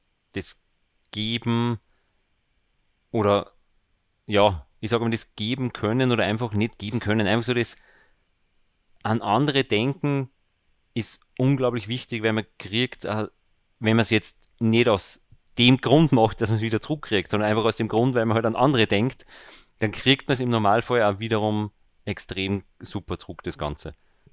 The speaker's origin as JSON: {"language": "German", "town": "Linz", "region": "Upper Austria", "country": "Austria", "said": "also ich komme aus Linz, nicht aus Beirut"}